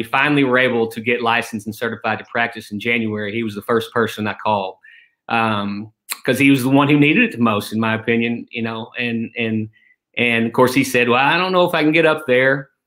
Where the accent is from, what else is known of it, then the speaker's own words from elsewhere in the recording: Kentucky, United States; now in Arkansas, United States; But following optometry school, I moved to a rural town in Arkansas, just an hour north of Memphis. I'm originally from Kentucky. Kentucky wouldn't have me.